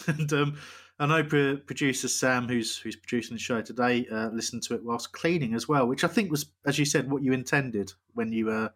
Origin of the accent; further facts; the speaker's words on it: South East England, United Kingdom; born there; I know I was born in West Sussex, right near the back. Like, literally 5 minutes down the road is Surrey.